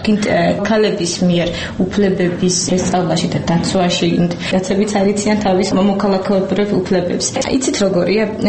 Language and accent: Georgian; Kesalo, Kvemo Kartli, Georgia; born there; იქ, სადაც მოსახლეობის უმრავლესობას წარმოადგენს ეთნიკურად აზერბაიჯანელები, კომპაქტურად არიან დასახლებული, ეს არის გარდაბნის რაიონი, სოფელი ქესალო. ჩემ სოფელში ქართულად მოსაუბრე ადამიანის ნახვა არ ვიცი